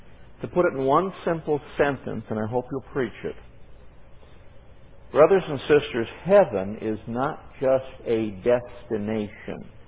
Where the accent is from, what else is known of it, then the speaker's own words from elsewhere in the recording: Chicago, Illinois, United States; Now, I grew up in Chicago. Where on a clear day you could see your feet.